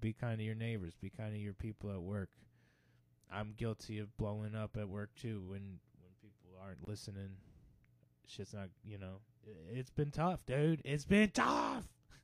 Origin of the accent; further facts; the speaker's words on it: United States; I'm an American, and I love it.